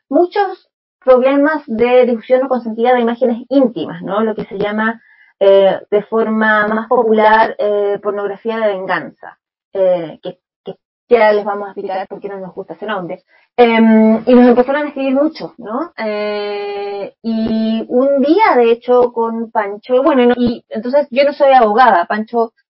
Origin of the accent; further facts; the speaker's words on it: Chile; yo soy de Chile